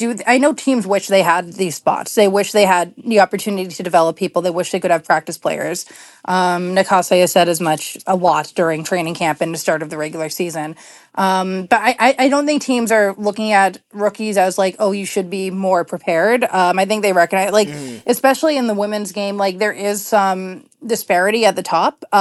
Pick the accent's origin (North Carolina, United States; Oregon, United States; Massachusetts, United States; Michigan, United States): Massachusetts, United States; Boston; I'm from Boston. Where I'm from, everyone's mad about everything. And out here in the Bay, everything has been like really chill.